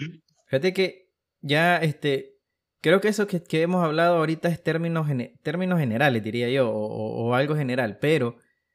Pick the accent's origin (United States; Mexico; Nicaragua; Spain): Nicaragua; vos como nicaragüense podías abrir tu cuenta en PayPal. Creo que para 2013 o 14 entró PlayStation Plus, la PlayStation Store a Nicaragua. O sea, quiere decir que en ese aspecto ya no hemos estado modernizando